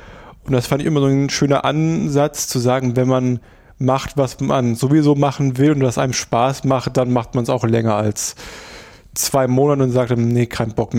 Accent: Erfurt, Thuringia, Germany; weil ich komme hier aus Erfurt.

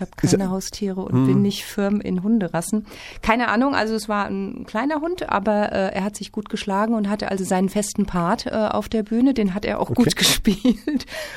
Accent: Hesse, Germany; born there; also born or lived in Heidelberg / Frankfurt am Main; now in Erfurt, Germany; Na, ich bin in Hessen geboren und habe zuerst in Heidelberg studiert, also Baden-Württemberg dann, und dann aber in Frankfurt am Main studiert

